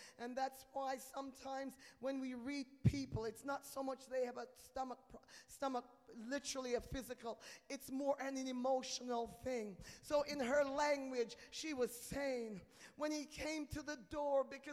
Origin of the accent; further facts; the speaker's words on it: England, United Kingdom; now in United States; When I came from England, I realized, we both speak English, but our English was different.